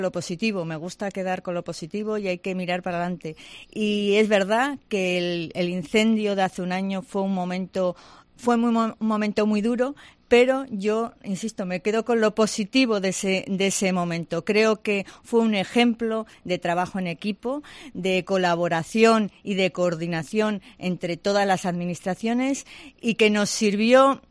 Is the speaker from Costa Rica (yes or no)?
no; Spain; nos tenemos que sentir orgullosos como españoles de eso.